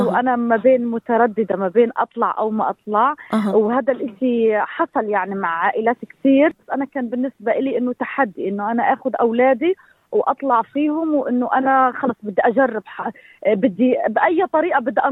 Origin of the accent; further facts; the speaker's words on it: Gaza, Gaza Strip, Palestine; moved away as an adult; now in Australia; أنا من جاية من فلسطين، من غزة. واجهت صعوبات حتى إن أنا استطعت إن أنا أخرج من غزة